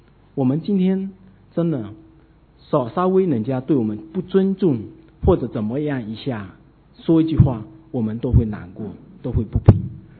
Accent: China; 我们中国人真的都很爱面子啊，我们大国，我们文明的古国，我们都爱面子啊

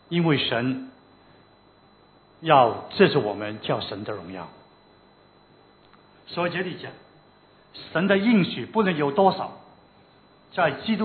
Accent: Hong Kong; 我们香港人很喜欢用一个最有钱的人来做代表香港的有钱人啊

